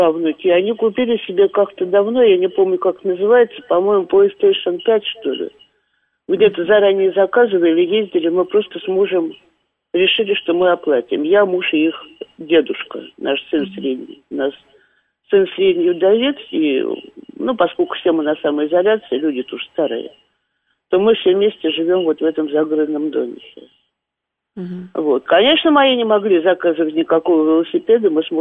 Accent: Moscow, Russia; born there; Родилась я в Москве, на Ямском поле, в бараке.

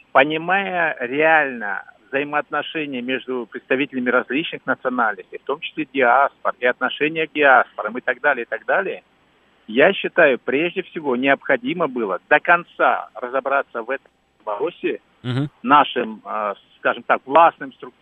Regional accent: Kazakhstan; born there; Родился в Казахстане, учился в Питере, работал в Грозном и так далее.

